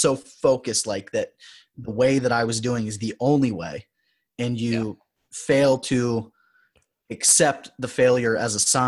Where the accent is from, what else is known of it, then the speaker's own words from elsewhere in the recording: Texas, United States; I'm from Texas. Like if you and I had a beer, I would say y'all every 5 seconds.